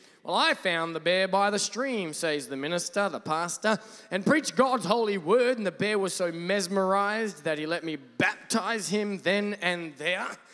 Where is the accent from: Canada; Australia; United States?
Australia; I'm not British, if you're wondering, by the way. I'm Australian. It's like Britain, but way better.